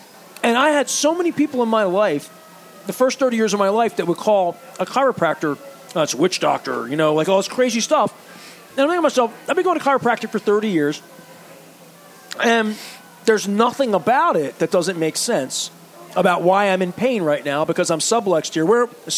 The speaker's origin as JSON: {"language": "English", "town": "Dundalk", "region": "County Louth", "country": "Ireland", "tie": "born or raised there", "said": "Because I remember growing up in Dundalk"}